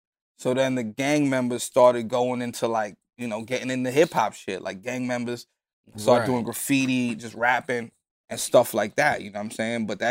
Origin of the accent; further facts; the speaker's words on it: Bronx, New York, United States; Look at hip hop. Look at music. I'm from the Bronx.